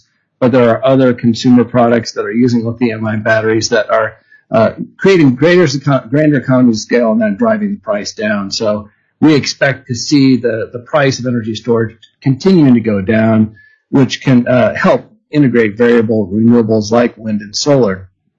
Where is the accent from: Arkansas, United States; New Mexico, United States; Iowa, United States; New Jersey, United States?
Iowa, United States; In my home state of Iowa, now 58% of all the electricity produced in the state is wind power.